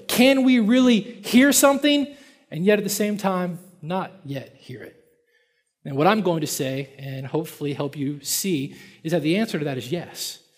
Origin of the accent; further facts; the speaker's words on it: Tennessee, United States; In the South, where I'm from, and I'm actually from Tennessee, the way we would talk about the Marcells, we'd say they're good people.